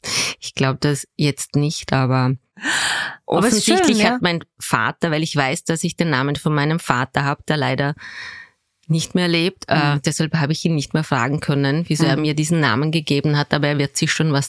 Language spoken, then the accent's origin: German; Vorarlberg, Austria; Na, ich komme aus Vorarlberg.